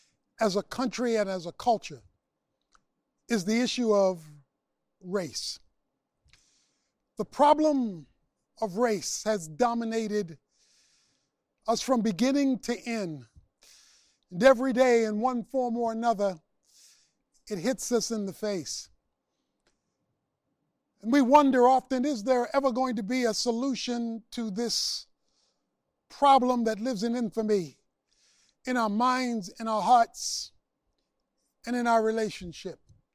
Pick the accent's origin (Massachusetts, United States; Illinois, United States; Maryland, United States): Maryland, United States; Baltimore; It became more amplified growing up in Baltimore when I found out that there were some quote-unquote evangelical churches that we could not visit or go in because of segregation and illegitimate divisiveness.